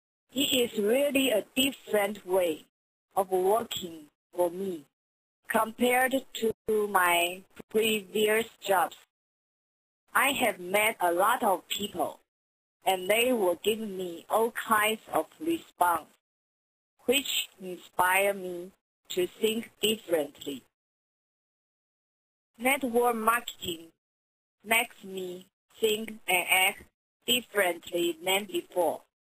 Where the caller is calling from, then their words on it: Taiwan; English is a second language; I am calling from Taiwan right now.